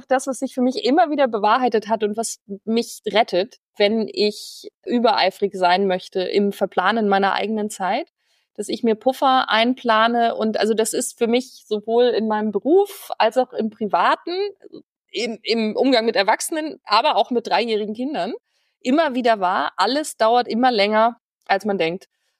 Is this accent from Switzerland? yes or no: no; Millstatt, Carinthia, Austria; now in Germany; Aber in Kärnten ist meine Heimat. Millstatt liegt an einem wunderbaren Bergsee, den ich über alles liebe, in dem ich schwimmen gelernt habe.